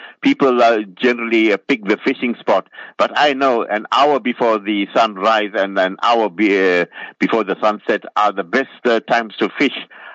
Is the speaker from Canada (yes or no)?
no; India; I'm proud of the name … because I'm an Indian too.